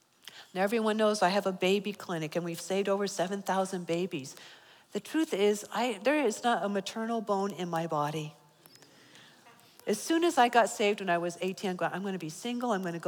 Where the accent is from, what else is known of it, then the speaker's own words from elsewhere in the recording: United States; born there; just because I was born in America, I was immunized. So I lived to see my fifth birthday.